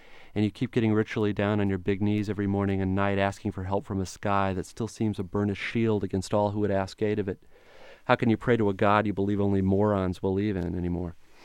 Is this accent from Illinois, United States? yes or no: yes; Illinois, United States; Boy, I grew up in Central Illinois. My parents are academics.